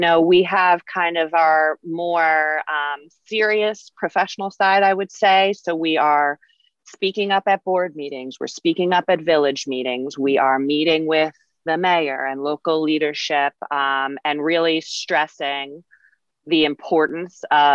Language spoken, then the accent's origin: English; Northport, United States; I grew up in Northport and it's a great town and everybody's so nice and our kids would never do that.